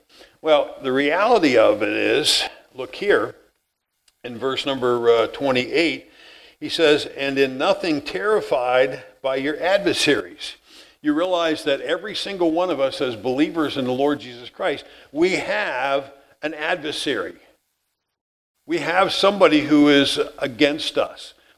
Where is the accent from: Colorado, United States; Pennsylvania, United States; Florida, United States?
Pennsylvania, United States; where I grew up in Pennsylvania, we lived in this little old farmhouse, and we had a basement in our little farmhouse there.